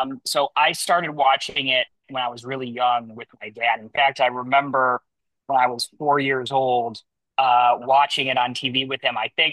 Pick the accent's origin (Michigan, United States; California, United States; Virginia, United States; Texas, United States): Michigan, United States; Detroit; I grew up in Detroit, and we had a house, a vacation house up in northern Michigan.